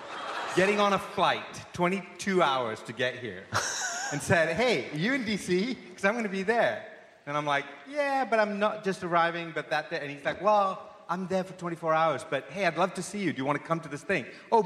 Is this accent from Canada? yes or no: no; Sri Lanka; now in United States; I'm from Sri Lanka, and some of us are just given one name.